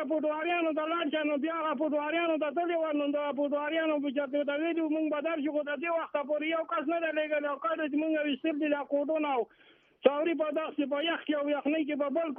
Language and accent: Pashto; Pakistan; مونږ د پاکستان خلک یو او دا زمونږ ټول خپل خلک دی